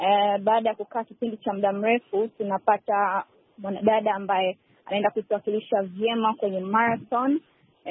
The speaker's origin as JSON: {"language": "Swahili", "country": "Tanzania", "said": "Kwa hiyo nimefurahi sana kama Mtanzania"}